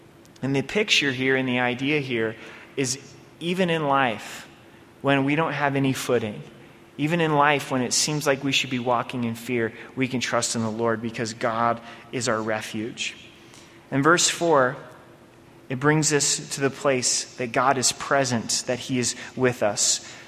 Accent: Oregon, United States; now in Colorado, United States; I grew up in Oregon. I've been out here in Colorado for 8 years now, and there are some earthquakes in Oregon

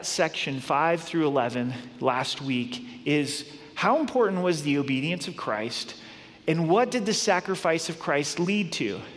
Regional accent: Grants Pass, Oregon, United States; So I grew up in Southern Oregon, and there are Oregon caves not too far from my hometown, Grants Pass, Oregon.

